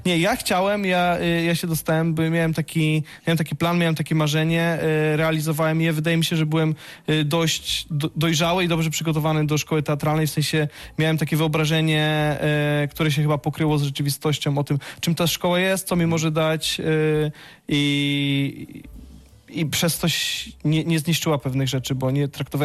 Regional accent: Wadowice, Lesser Poland, Poland; moved away; Chciałem studiować aktorstwo, więc wyjechałem z Wadowic, ale też chciałem wyjechać z Wadowic.

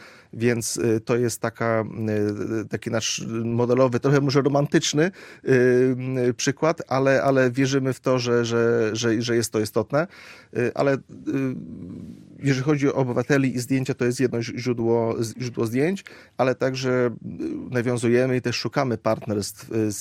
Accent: Katowice, Silesian Voivodeship, Poland; ale także ja jestem z Katowic, więc Kluski Śląskie to jest coś bardzo blisko mego serca.

